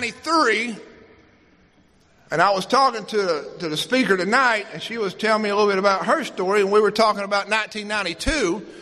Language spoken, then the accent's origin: English; Kentucky, United States; I'm an addict. I'm from Kentucky, and if you don't know where that is, I'm from the little town where we started